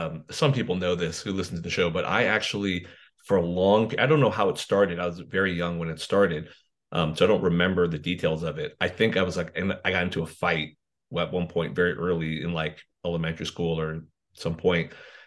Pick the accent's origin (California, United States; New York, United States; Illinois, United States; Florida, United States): California, United States; Morgan Hill; Oh, growing up in Morgan Hill, I mean, there are good folks there